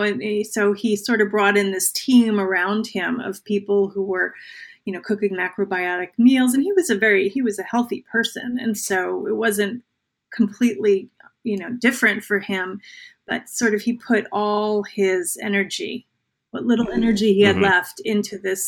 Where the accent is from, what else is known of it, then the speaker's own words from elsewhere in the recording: New Jersey, United States; Now, I grew up in New Jersey, so, you know, like when people are like, that sounds made up, I'm like, it is not.